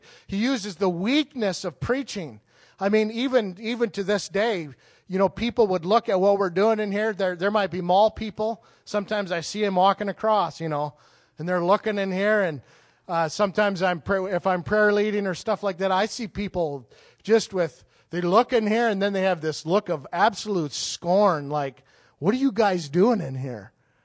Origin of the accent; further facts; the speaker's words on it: Canada; I grew up in Canada